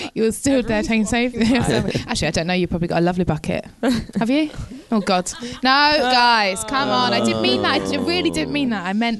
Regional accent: Broadstairs, South East England, United Kingdom; I'm not living in Kent, I'm from Kent.

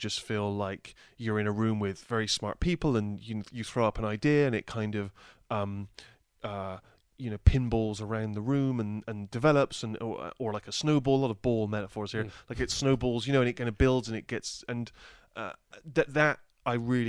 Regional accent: Bristol, South West England, United Kingdom; when I was growing up in Bristol, that would have just seemed absurd.

